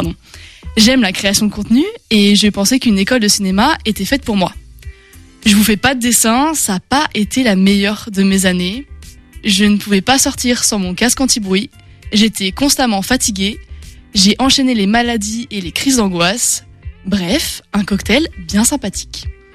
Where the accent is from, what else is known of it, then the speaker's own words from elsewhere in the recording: Saint-Gilles-Croix-de-Vie, Pays de la Loire, France; also born or lived in Angers; now in Paris, France; Je suis une fille qui vient de la mer. Avant d'être sur Angers, j'ai grandi en Vendée dans la petite ville de Saint-Gilles-Croix-de-Vie. J'ai été éduquée au bord de la mer